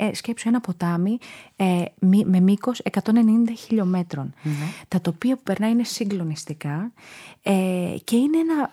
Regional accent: Linköping, Östergötland, Sweden; Τότε θα σου έλεγα ότι φτάνει σχεδόν στην μητρική μου πόλη, το Linköping.

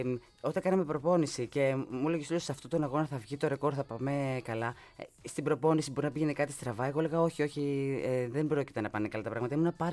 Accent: Mandra, Attica, Greece; Ήμασταν παιδιά, εγώ είμαι από τη Μάνδρα, στη Μάνδρα Τικισμένο.

